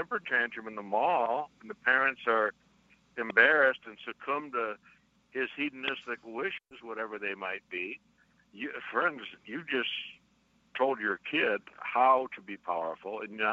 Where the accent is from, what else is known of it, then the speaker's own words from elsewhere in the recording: Buffalo, New York, United States; now in Tucson, United States; I grew up in Buffalo, New York, and they had 44 inches of snow out there in the suburbs this week. So we're blessed to be living in Tucson most of the year.